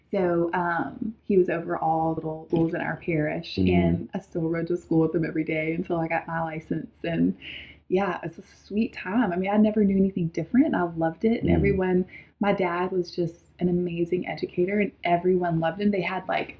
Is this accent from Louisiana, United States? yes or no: yes; Louisiana, United States; So I grew up in South Louisiana on a farm in the middle of nowhere. I had zero neighbors, which killed me.